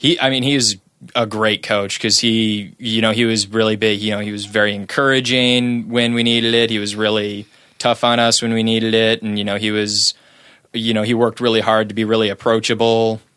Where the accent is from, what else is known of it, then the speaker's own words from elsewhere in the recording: Northbrook, Illinois, United States; also born or lived in Chicago; Northbrook, Illinois, I was born in Chicago and raised in Northbrook.